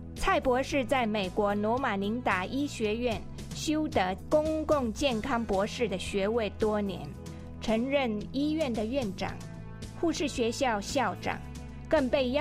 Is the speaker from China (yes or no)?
yes; China; 那在我们中国人来讲，亚洲来讲呢，乳癌是占女性癌症的第二位